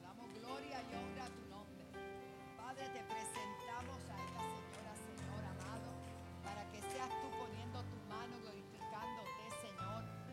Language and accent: Spanish; Puerto Rico; Somos puertorriqueños y te pedimos, Padre, que haya un cese y desista